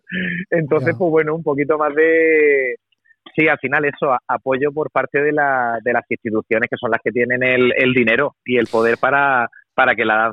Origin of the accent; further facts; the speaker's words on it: Region of Murcia, Spain; en mi tierra, en la región de Murcia, pues es muy complejo, la verdad.